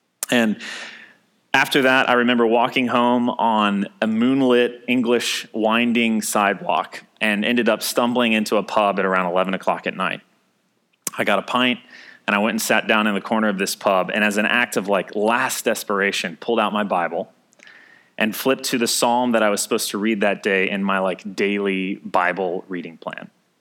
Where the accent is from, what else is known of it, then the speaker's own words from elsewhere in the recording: Southern United States, United States; I was living in England. I was from the South, and nobody cared about country music